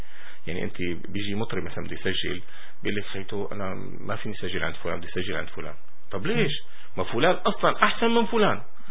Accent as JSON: {"language": "Arabic", "country": "Syria", "also_born_or_lived": "Egypt", "said": "أنا سوري بس إنه بمصر ما بيتقبلوا حدا. أنا اشتغلت بمصر مثلا."}